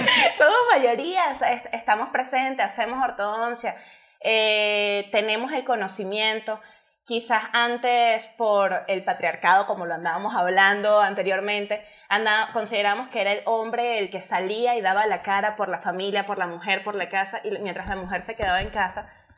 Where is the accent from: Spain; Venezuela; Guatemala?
Venezuela; soy venezolana. Yo soy de la universidad, egresada de la Universidad de Carabobo de Venezuela